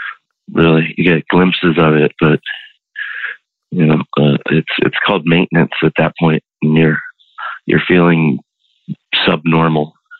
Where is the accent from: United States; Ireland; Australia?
United States; Richmond, Virginia; also born or lived in Greenwich, Connecticut; In Richmond, Virginia, and Greenwich, Connecticut.